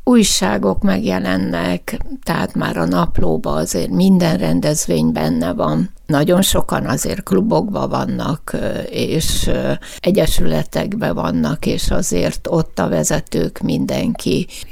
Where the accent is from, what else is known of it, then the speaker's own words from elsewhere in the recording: Nyíregyháza, Szabolcs-Szatmár-Bereg, Hungary; Nagyon büszke vagyok, hogy nyíregyházi vagyok.